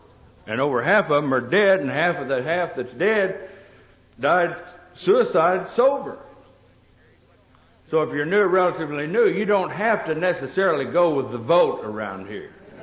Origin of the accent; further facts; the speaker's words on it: Texas, United States; born there; I was born out in Texas.